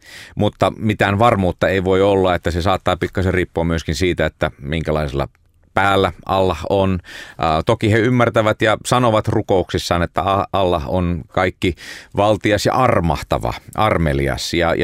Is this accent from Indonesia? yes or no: yes; Indonesia; now in Finland; mä kasvoin Indonesiassa, joka on tietysti enemmän tämmöinen pluralistinen maa